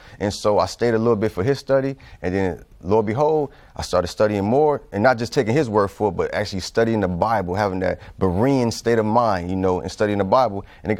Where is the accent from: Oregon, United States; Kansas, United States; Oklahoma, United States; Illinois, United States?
Illinois, United States; Chicago; Even though me growing up in Chicago, I really didn't see myself even leaving Chicago.